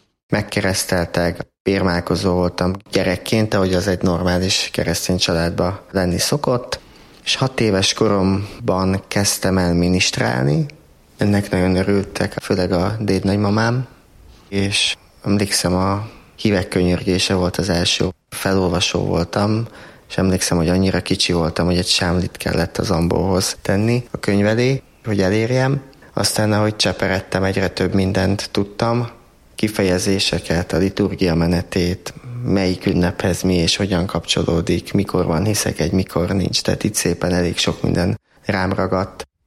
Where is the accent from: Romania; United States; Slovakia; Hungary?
Slovakia; Komárno, Nitra Region; Felvidékről származom, Komárnónak hívott Révkomáromból, ott születtem, ott nőttem fel, ott élnek a szüleim, nővérem, családtagjaim, oda jártam általános iskolába, óvodába, gimnáziumba, mindezt magyar nyelven.